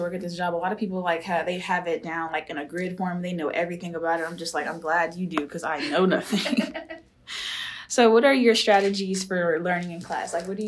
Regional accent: Louisiana, United States; now in Tulsa, United States; I'm very used to a small town because I am not from Oklahoma. I'm from Louisiana, like way down south.

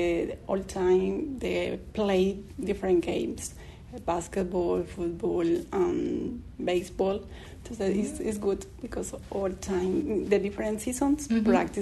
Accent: Quito, Pichincha, Ecuador; English is a second language; now in United States; I am from Ecuador. I'm living in the United States 10 years ago.

